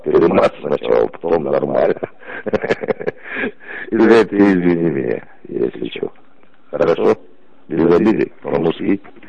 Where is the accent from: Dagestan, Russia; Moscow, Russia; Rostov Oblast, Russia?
Dagestan, Russia; Makhachkala; Я этот Махачкала, езжу, Первомайка там, недалеко от него.